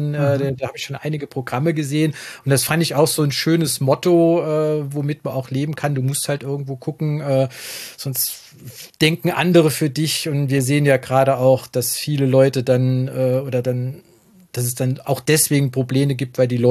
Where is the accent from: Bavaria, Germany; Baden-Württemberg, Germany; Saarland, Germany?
Saarland, Germany; accent: Moselle Franconian; Es gibt so eine Sprachgrenze mitten im Saarland. Der eine Teil war halt, der mal zu Bayern gehört hat. Und ich komme halt aus dem Moselfränkischen. Das ist eher so Luxemburg, Belgien, Holland, auch sprachlich verwandt.